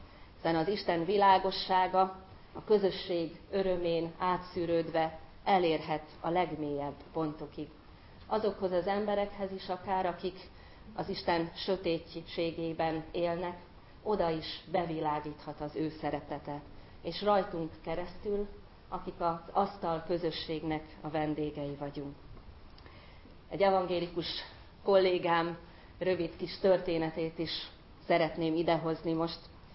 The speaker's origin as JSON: {"language": "Hungarian", "town": "Kőszeg", "region": "Vas", "country": "Hungary", "tie": "born or raised there", "said": "Kőszegen nevelkedtem"}